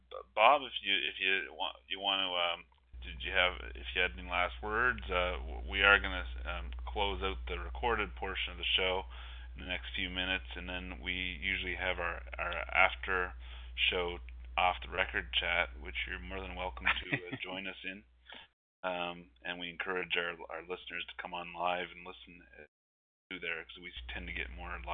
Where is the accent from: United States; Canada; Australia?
Canada; And just for the Canadian content here, me being a Canadian